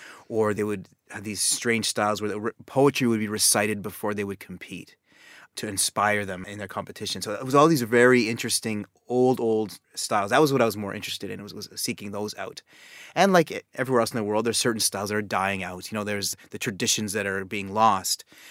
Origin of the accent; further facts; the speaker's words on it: Calgary, Alberta, Canada; My city in Canada, Calgary, is really, you know, it's a smallish city where we were a little more than a million now, and we were much less when I was growing up.